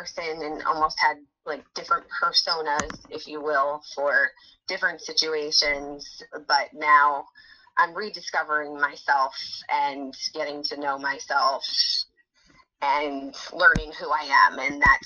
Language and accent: English; New Jersey, United States; also born or lived in Pennsylvania; now in Los Angeles, United States; I am from, born and raised in New Jersey, but moved to Pennsylvania. Right now I'm in Los Angeles.